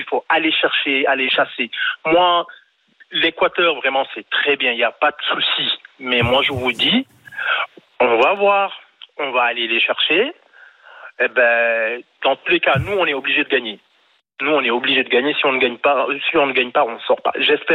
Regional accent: Senegal; je ne le dis pas parce que je suis sénégalais

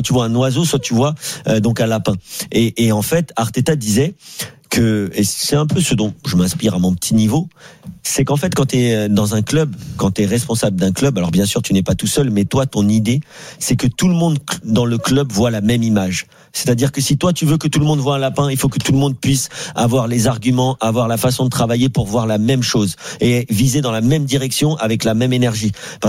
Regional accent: Netherlands; Je suis néerlandais.

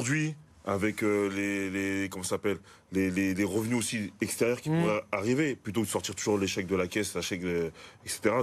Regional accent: Aulnay-sous-Bois, Île-de-France, France; also born or lived in Villepinte, France; Non, parce que moi, je viens d'Aulnay sous bois et de Villepinte. Donc, voilà, je connais très bien le truc.

